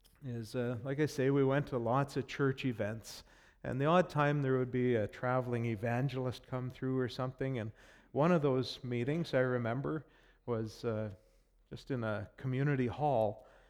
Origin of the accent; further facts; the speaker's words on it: Cobourg, Ontario, Canada; born there; I went to church for 9 months before I was born in Cobourg, Ontario, at the Alliance Church there.